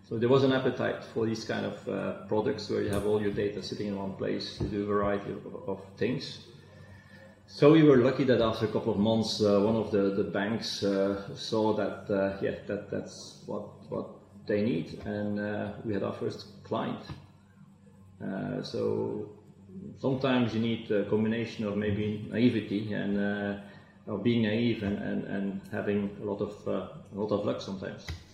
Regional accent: Belgium; now in Bangkok, Thailand; As you said, I'm originally from Belgium, but I'm currently, my home is Bangkok, Thailand.

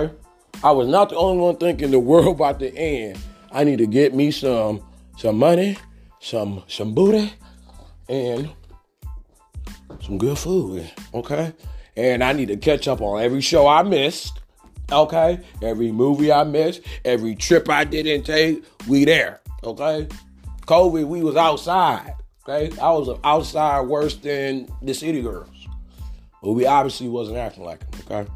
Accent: Detroit, Michigan, United States; now in -; I'm from Africa. So you combine, I was born here, and then my parents are from Africa. So combine, and I grew up on the east side, combine them two mentalities, you know what I'm saying? Strict African parents, and then grow up on, and then go to Detroit Public Schools

